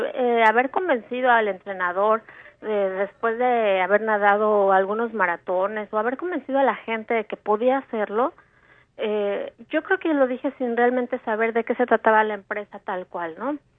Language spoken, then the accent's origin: Spanish; Mexico; somos 4 mujeres mexicanas, ¿no es cierto?